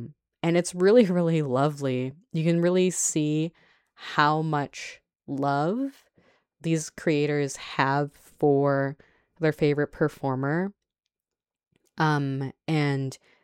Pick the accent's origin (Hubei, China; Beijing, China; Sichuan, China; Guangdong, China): Guangdong, China; my family aren't from Hong Kong, but we are from the Cantonese-speaking region of China.